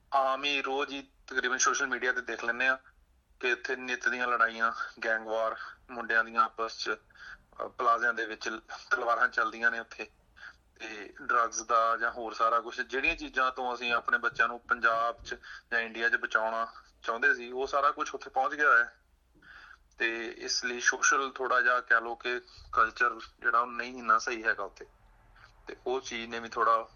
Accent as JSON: {"language": "Punjabi", "town": "Amritsar", "region": "Punjab", "country": "India", "moved": "as an adult", "lives_now": "Australia", "said": "ਮੈਂ ਜੀ ਬੇਸਿਕਲੀ ਅੰਮ੍ਰਿਤਸਰ ਤੋਂ ਬਿਲੋਂਗ ਕਰਦਾ"}